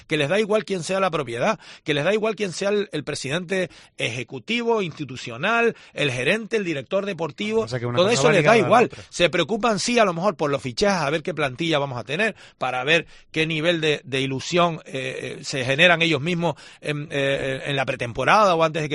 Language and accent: Spanish; Garachico, Canary Islands, Spain; Yo soy de un pueblo, soy de Garachico.